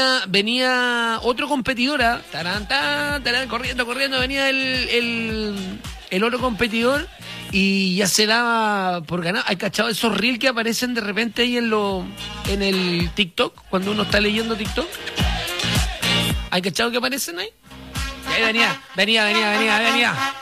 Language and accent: Spanish; Valparaíso, Chile; Somos de Valparaíso.